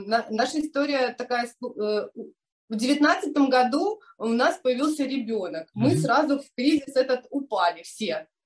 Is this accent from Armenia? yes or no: no; Lviv, Lviv Oblast, Ukraine; у которого папа львовянин, прадед львовянин, прабабка львовянка. В общем, я такая, наверное, коренная львовянка